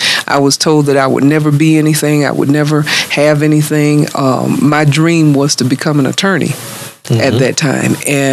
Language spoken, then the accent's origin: English; South Carolina, United States; Well, growing up in South Carolina, let's just say I didn't have the opportunity to excel